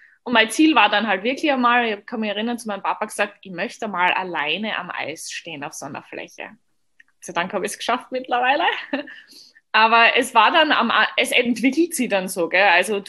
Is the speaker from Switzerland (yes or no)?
no; Austria; Und ich komme aus Österreich.